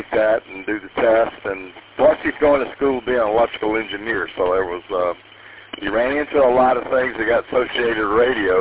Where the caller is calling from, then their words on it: Lewiston, Michigan, United States; we're located in Lewiston